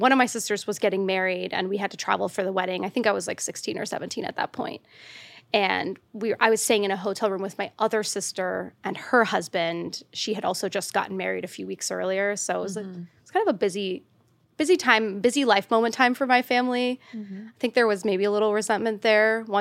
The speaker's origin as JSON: {"language": "English", "region": "the South", "country": "United States", "tie": "born or raised there", "said": "And I grew up in the South in the suburbs."}